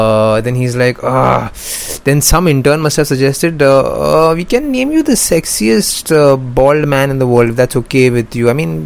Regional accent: India; I'm not going to call him Prince because he's not my Prince, I'm from India.

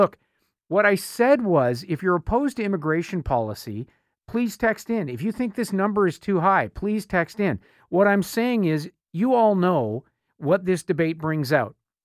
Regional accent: Canada; I lived there for a short time covering California, and it strikes you as a Canadian how big the country is, how important the country is.

